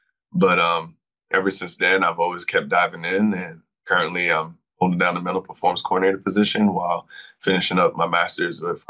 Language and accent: English; Brooklyn, New York, United States; Grew up, born and raised in Brooklyn, New York.